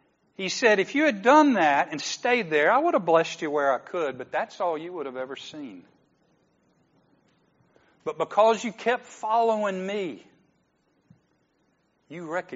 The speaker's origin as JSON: {"language": "English", "town": "Atlanta", "region": "Georgia", "country": "United States", "tie": "born or raised there", "lives_now": "Dalton, United States", "said": "from a city of 500,000 to a city of 100,000 that I hardly even knew where Dalton was, even though I grew up in Atlanta."}